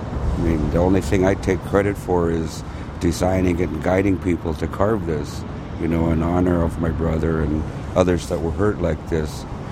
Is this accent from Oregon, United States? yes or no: no; Seattle, Washington, United States; because I grew up in Seattle here, and I've seen and heard this a lot of shootings and nothing's done.